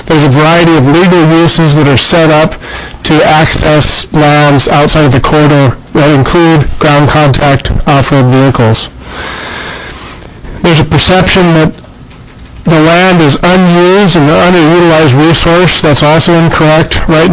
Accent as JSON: {"language": "English", "town": "Wiseman", "region": "Alaska", "country": "United States", "said": "I'm here from Wiseman Village, Alaska."}